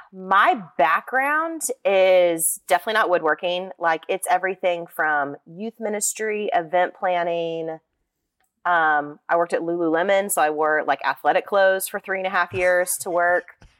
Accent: Florida, United States; now in Nashville, United States; so I'm in Nashville from South Florida. So beach kid, now landlocked, but live close enough to the water that I can still paddleboard on the weekends.

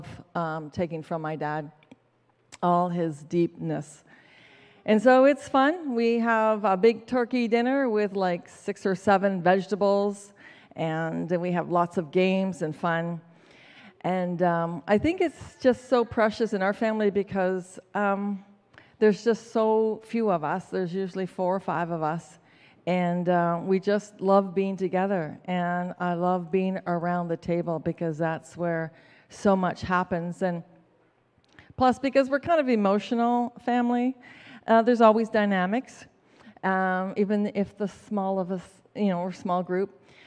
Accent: United Kingdom; Now, I have a very different Christmas because we're British.

